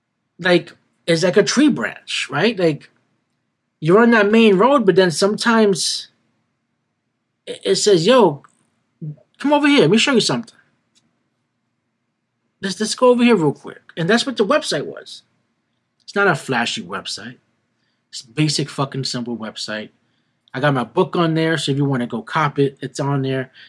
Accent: Brooklyn, New York, United States; It's a bunch of poetry about my life growing up in Brooklyn in the hood.

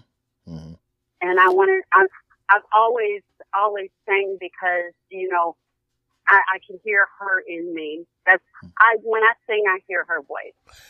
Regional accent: Detroit, Michigan, United States; I'm from Detroit. Nothing impresses me.

